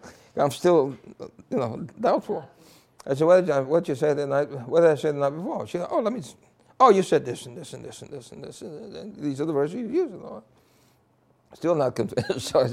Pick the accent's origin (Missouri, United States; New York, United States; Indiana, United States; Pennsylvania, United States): New York, United States; New York City; I grew up in New York City. Uh-huh. And there was a little boy. I spoke some Spanish, you understand? Uh-huh. I came to New York City when I was 6 years old. Uh-huh. So basically, I grew up speaking English.